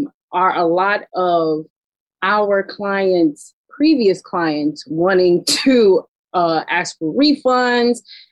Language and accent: English; New York, United States; I'm from New York.